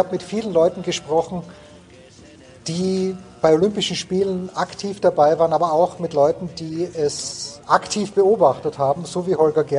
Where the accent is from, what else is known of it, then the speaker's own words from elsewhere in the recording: Austria; und als Österreicher habe ich natürlich immer hauptsächlich den Blick auf die Alpinen